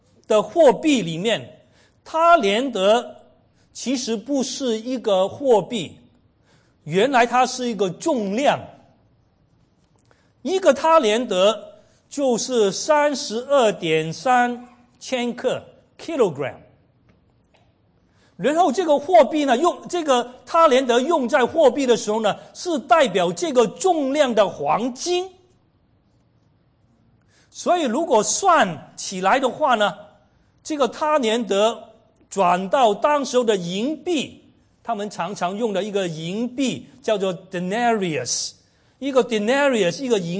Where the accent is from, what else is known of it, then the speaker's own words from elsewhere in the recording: China; 我们中国人就喜欢一次起两次止，对不对？